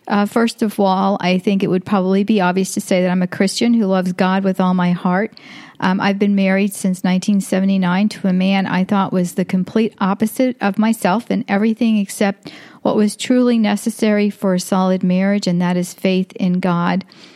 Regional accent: New York, United States; I was born in New York, and I grew up in an Italian family. Both of my parents were born in Italy.

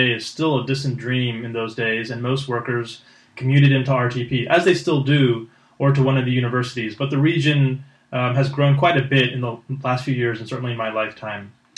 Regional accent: Chapel Hill, North Carolina, United States; I recall growing up in Chapel Hill and driving to Raleigh routinely with my family.

